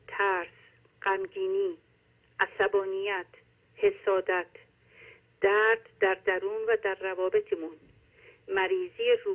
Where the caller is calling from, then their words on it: Germany; من از آلمان زنگ میزنم.